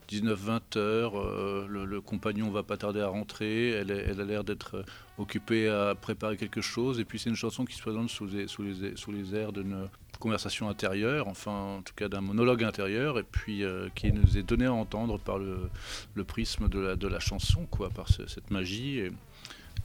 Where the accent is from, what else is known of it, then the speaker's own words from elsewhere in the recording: Brittany, France; Parce que j'ai grandi en Bretagne dans les années, je suis né en 70